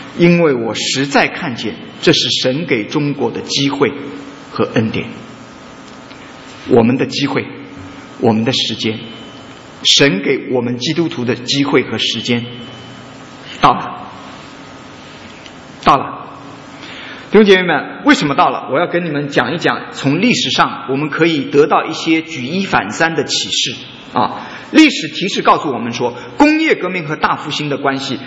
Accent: Taiwan; 我们从台湾来的，我们就应该很清楚的知道

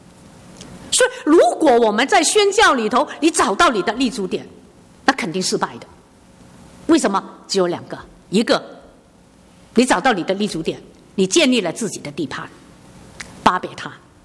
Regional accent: China; 我们中国人很多时候走不出去，往往是过不了我们这个面子学

